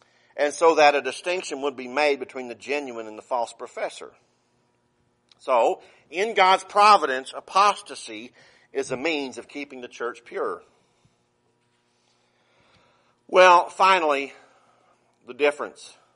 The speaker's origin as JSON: {"language": "English", "region": "the South", "country": "United States", "tie": "born or raised there", "said": "I grew up in the South, and in the Baptist churches I grew up in, if the pastor said, I feel an unction, that means he's about to preach."}